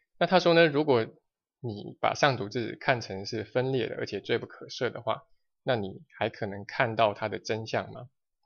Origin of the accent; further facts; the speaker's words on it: China; 尤其我们中国人很努力的工作啊、攒钱啊，然后成家立业啊